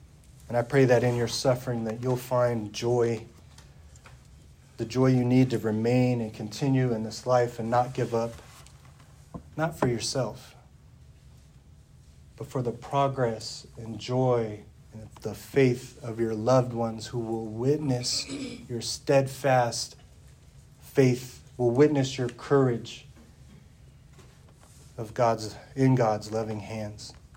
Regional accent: Hutchinson, Kansas, United States; I grew up here in the Hutch, like many of you.

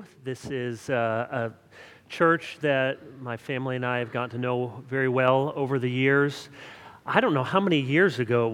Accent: Jenison, Michigan, United States; As you may remember, I grew up in Jenison

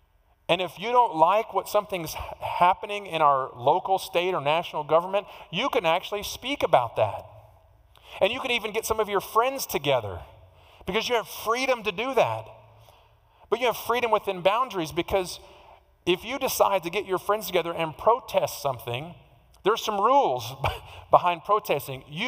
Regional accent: Houston, Texas, United States; And imagine if I grew up here in the Houston area and spent most of my early life on the north side of town.

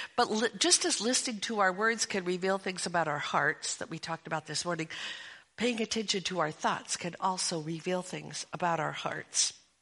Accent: Portland, Oregon, United States; also born or lived in St. Paul, Minnesota; we had just moved from St. Paul, Minnesota, back to Portland, Oregon, my hometown, and we were about to join one particular church. We visited the home church, my home church that I had grown up

